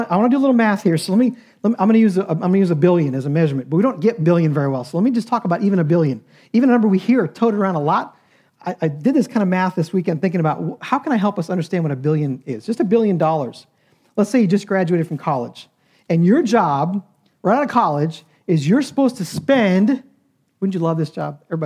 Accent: Buffalo, New York, United States; moved away as an adult; now in Greenville, United States; Now, I grew up in Buffalo. It kind of defines your life in Buffalo.

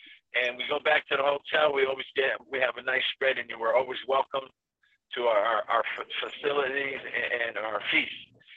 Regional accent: Bridgeport, Connecticut, United States; I am from Bridgeport, Connecticut.

